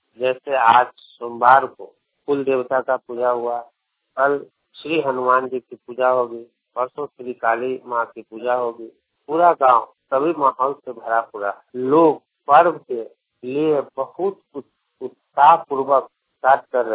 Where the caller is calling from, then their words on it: Vaishali, Bihar, India; वैशाली से बोल रहा हूँ।